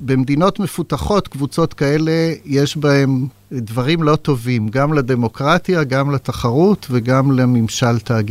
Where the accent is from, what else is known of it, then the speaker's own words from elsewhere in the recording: Jerusalem, Jerusalem District, Israel; אני סבון ירושלמי, גדלתי בירושלים.